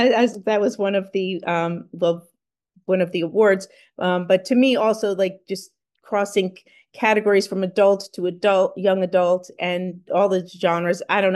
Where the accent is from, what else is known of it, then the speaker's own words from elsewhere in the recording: New Jersey, United States; Yes, I grew up on the Jersey Shore and I frequent Asbury Park which is a really well-known area.